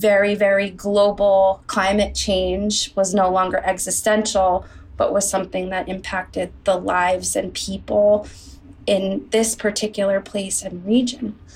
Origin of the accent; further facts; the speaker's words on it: New York, United States; A couple really big things happened in my journey as a New Yorker, as a person in the world, and as an American